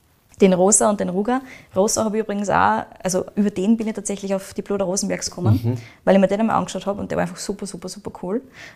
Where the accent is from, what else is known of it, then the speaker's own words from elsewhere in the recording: Austria; die aktuell zumindest bei uns in Österreich präsenter sind.